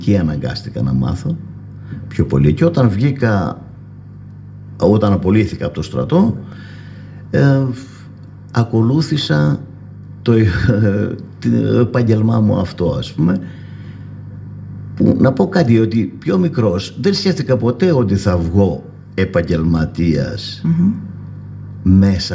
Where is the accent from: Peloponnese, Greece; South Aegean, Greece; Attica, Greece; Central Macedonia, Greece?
Attica, Greece; Athens; also born or lived in Monastiraki, Evrytania; Δημοτικό τελείωσα στο χωριό μου στο μοναστηράκι, έφυγα 12 ετών από εκεί, της εποχής εκείνης, πήγαμε όλοι στην Αθήνα που ήταν τα αδέρφια μου.